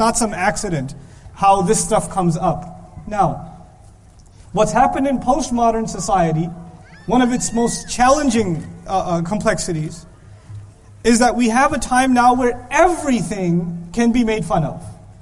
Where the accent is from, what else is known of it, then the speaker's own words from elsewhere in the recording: United States; It's cold for you, it's not cold for me. I'm from America.